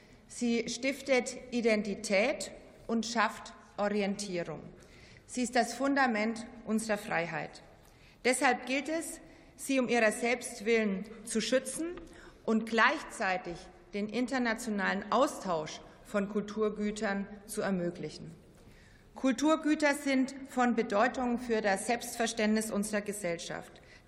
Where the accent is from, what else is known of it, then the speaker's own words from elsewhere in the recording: Schweinfurt, Bavaria, Germany; in meiner Heimatstadt Schweinfurt